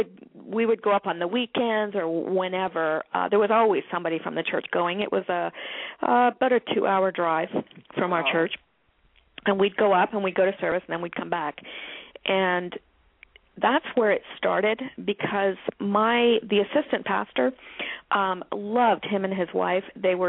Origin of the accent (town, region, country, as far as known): Canada; moved away as an adult; now in United States